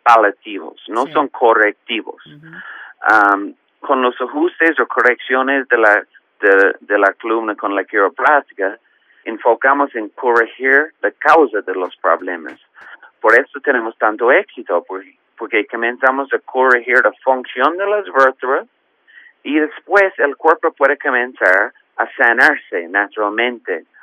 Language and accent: Spanish; Canada; yo soy de Canadá, estudié en Canadá y Estados Unidos